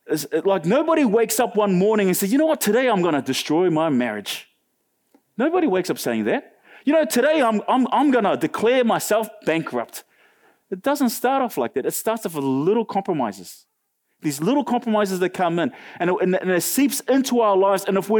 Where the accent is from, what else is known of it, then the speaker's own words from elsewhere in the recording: Auckland, New Zealand; And we're from Auckland, so we're Blues supporters, right?